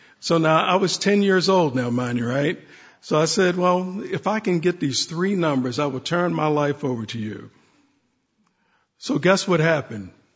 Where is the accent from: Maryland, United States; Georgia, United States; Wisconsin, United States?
Maryland, United States; Baltimore; around 10 years old, growing up in Baltimore